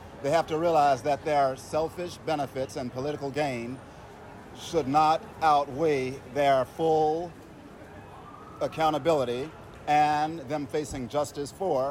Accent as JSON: {"language": "English", "country": "United States", "said": "I wear this shirt because I'm an American."}